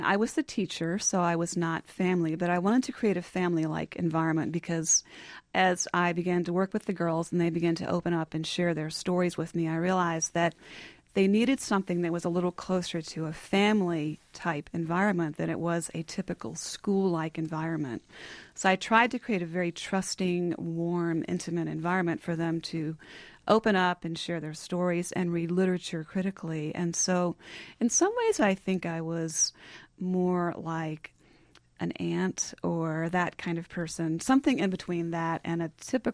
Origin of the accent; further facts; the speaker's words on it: North Carolina, United States; I grew up in North Carolina.